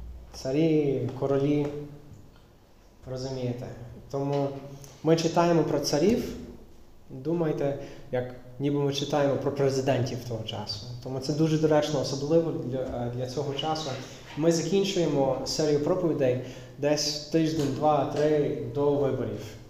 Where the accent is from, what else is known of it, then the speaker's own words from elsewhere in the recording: United States; born there; Ukrainian is a second language; бо я народився в Америці.